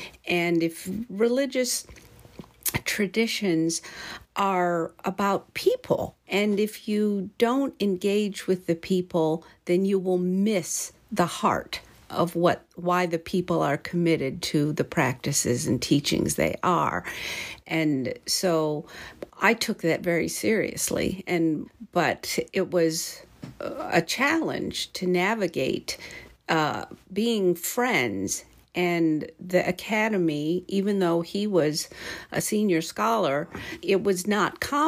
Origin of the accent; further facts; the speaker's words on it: Detroit, Michigan, United States; born there; And then eventually they moved to the States 10 years after they were married, and I was born in Detroit.